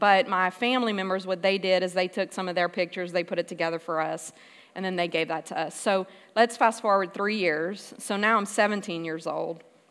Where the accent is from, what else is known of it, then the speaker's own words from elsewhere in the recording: Louisiana, United States; I was born in South Louisiana in Cajun country, and my dad left when I was two, so I lived with my mom and my two older brothers.